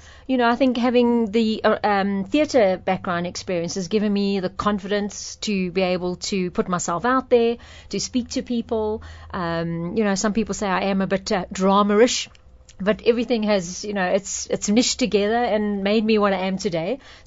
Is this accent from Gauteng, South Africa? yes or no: yes; Benoni, Gauteng, South Africa; so I'm proud to say I'm from Benoni.